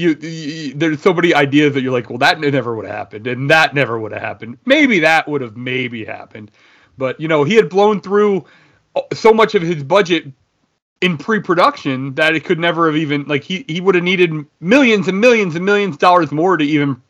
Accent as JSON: {"language": "English", "region": "New York", "country": "United States", "tie": "born or raised there", "said": "like I grew up in the New York area, and we had a local station, WPIX"}